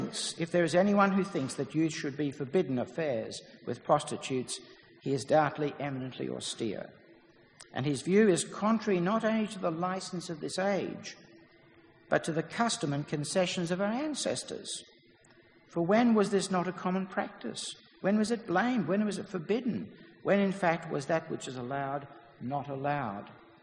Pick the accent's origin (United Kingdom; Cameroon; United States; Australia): Australia; I believe in that, just not because I'm Australian